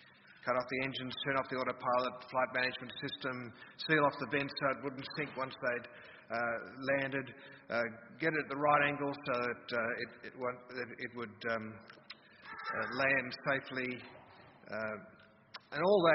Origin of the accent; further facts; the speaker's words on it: Sydney, New South Wales, Australia; Sorry, I come from Sydney.